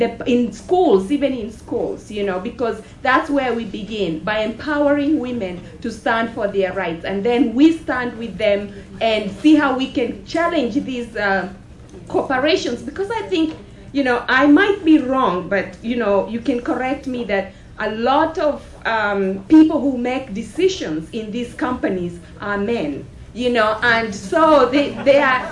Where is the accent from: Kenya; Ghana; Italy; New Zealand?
Kenya; now in New York, United States; I'm from Kenya and I live here in New York.